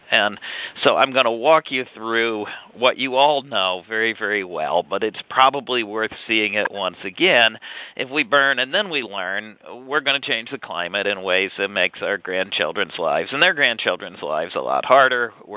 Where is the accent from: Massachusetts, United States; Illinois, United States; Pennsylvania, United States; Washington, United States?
Pennsylvania, United States; you know, I come from Pennsylvania.